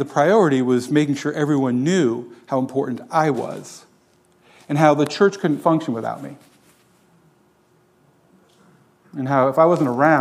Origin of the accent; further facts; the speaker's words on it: Florida, United States; moved away as an adult; now in Tennessee, United States; I moved to Tennessee in 97 from Florida, where I grew up.